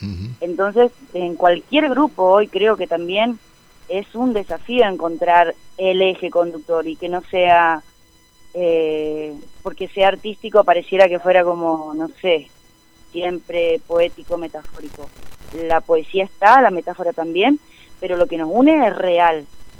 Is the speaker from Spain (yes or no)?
no; Mendoza, Argentina; como mujer sudamericana, como mujer mendocina, hoy, aquí y ahora